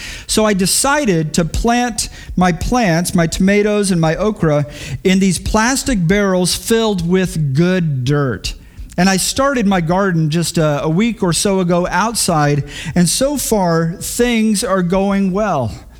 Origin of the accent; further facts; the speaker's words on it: Houston, Texas, United States; Growing up in Houston, we had a big garden in our backyard, and we grew all kinds of things, tomatoes, cucumbers, and we grew okra